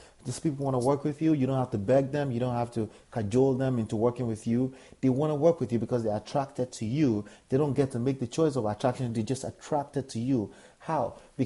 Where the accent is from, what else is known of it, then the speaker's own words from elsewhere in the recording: Nigeria; accent: Nigerian; English is a second language; excuse me, my Nigerian accent was struggling with my the other accent that I made up, right?